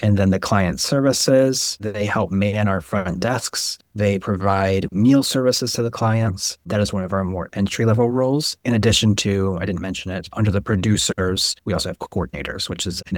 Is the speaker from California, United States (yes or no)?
no; New York, United States; and as a New Yorker, you're not allowed to fangirl over the fact that you're in the elevator with your idol